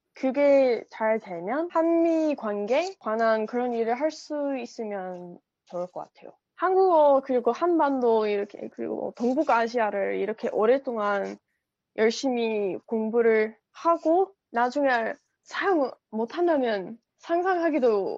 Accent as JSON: {"language": "Korean", "country": "United States", "tie": "born or raised there", "second_language": "Korean", "said": "제가 미국 좀 시골에서 자랐기 때문에"}